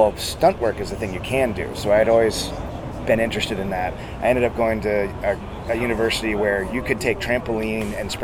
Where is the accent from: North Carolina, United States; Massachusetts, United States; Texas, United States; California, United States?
California, United States; Oakland; I'm from Oakland, California